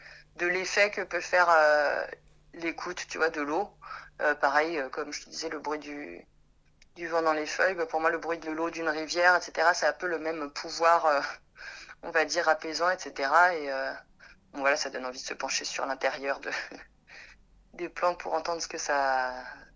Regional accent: Île-de-France, France; moi je suis originaire de l'Essonne, du sud Essonne, où il y a notamment massif de la forêt de Fontainebleau

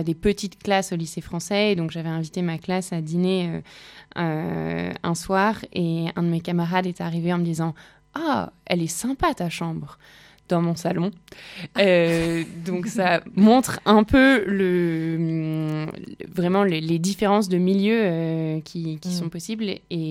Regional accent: Île-de-France, France; J'ai grandi en banlieue parisienne, où j'étais dans un collège public

